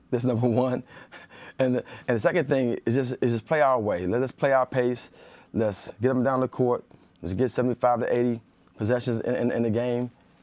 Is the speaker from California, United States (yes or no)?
no; Maryland, United States; Listen, I'm a Maryland dude, man. I'm from Maryland.